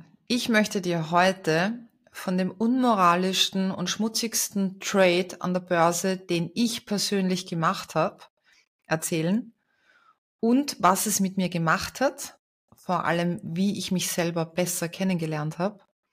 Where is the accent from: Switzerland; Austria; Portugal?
Austria; bei uns in Österreich, wir sagen immer, Geld hat kein Mascherl